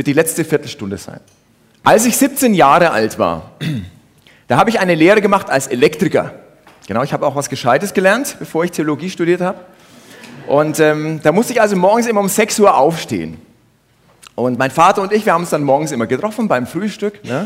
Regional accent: Uffenheim, Bavaria, Germany; Wer kennt Uffenheim? Wow, es sind doch 5 Leute. Das ist toll. Liegt also in Mittelfranken.

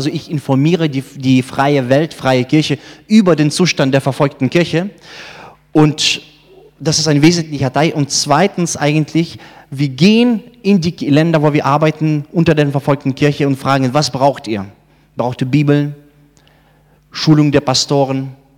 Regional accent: Siberia, Russia; Ich bin selbst in Russland geboren und in Sibirien aufgewachsen.

